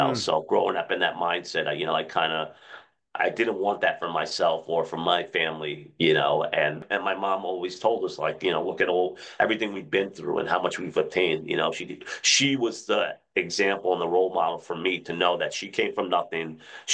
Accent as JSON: {"language": "English", "town": "Queens", "region": "New York", "country": "United States", "tie": "born or raised there", "said": "So I grew up in the 90s. I grew up in Queens, New York, right?"}